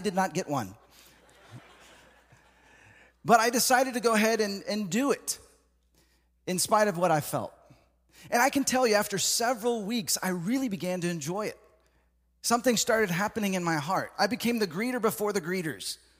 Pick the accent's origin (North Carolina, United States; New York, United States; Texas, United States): Texas, United States; also born or lived in Seattle; So I grew up in Texas, and we had high hopes moving to Seattle to help plant a church, me and my wife, newlyweds, going to a place we'd never been before.